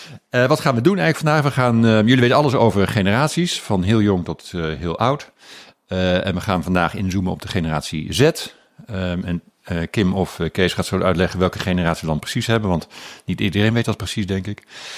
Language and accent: Dutch; Delft, South Holland, Netherlands; Zeg ik dan als Delftenaar.